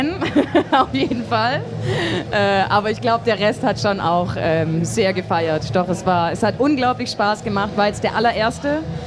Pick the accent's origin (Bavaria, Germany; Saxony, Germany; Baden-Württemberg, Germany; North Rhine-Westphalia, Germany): Baden-Württemberg, Germany; Winnenden; now in Tübingen, Germany; Also ich komme eigentlich aus Winnenden, aber jetzt schon länger in Tübingen wohnhaft, quasi Wahltübingerin.